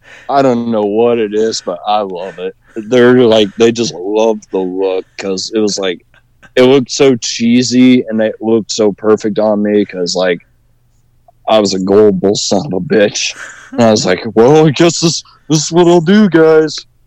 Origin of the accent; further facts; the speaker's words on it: Muscatine, Iowa, United States; we started booking in my hometown in Muscatine.